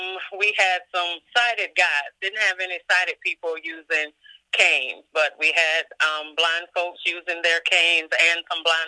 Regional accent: Columbia, South Carolina, United States; I am from Columbia, South Carolina.

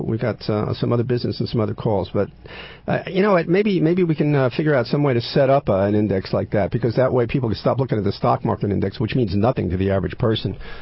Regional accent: United States; You live in America, I live in America, we grew up in America.

